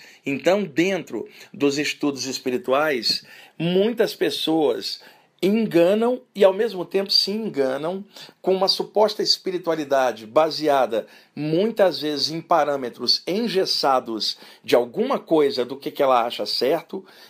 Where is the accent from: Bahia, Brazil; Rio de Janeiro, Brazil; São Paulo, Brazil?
Rio de Janeiro, Brazil; Só que o meu corpo nasceu no Brasil, no Rio de Janeiro. Então eu falo assim, sou carioca e sou brasileiro.